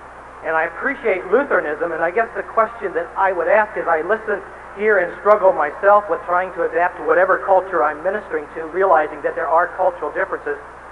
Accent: Des Moines, Iowa, United States; from Des Moines, Iowa.

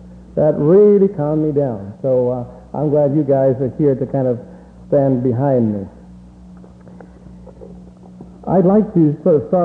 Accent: Long Island, New York, United States; also born or lived in Texas; I am from New York, born and brought up in on Long Island, New York, and Texas.

